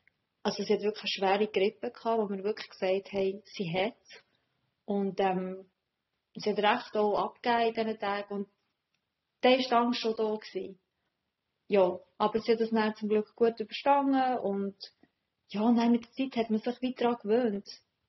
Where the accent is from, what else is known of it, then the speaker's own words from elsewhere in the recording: North Macedonia; weil ich komme ja ursprünglich aus Nordmazedonien